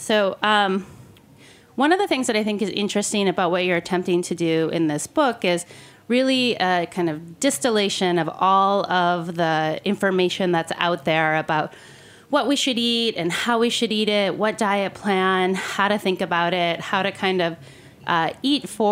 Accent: Michigan, United States; I'm originally from Michigan, and I was back in the Midwest hanging out with my sister or my brother's girlfriend

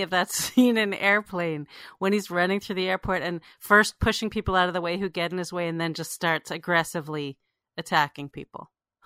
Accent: Canada; I'm Canadian

